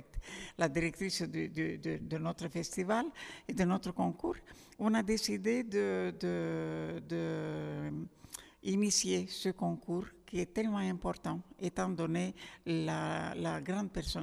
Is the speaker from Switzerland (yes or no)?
no; Bucharest, Romania; now in Paris, France; moi je suis partie de Bucarest, de la Roumanie, je suis partie il y a presque 50 ans, je suis française et j'habite Paris